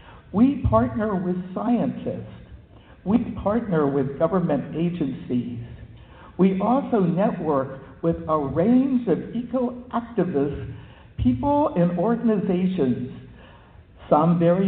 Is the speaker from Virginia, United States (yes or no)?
yes; Virginia, United States; I grew up in Virginia. I went to college at the College of William and Mary in Virginia.